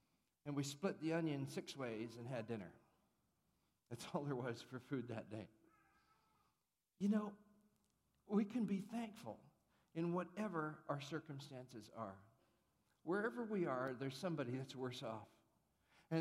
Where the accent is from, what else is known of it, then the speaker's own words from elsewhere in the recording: India; I was born and raised in India.